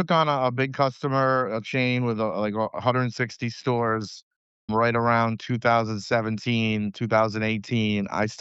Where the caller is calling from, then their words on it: Johnston, Rhode Island, United States; Well, I'm calling you from my home office, which is in Johnston, Rhode Island. So up in the Northeast, you know, where kind of, you know, everything happens.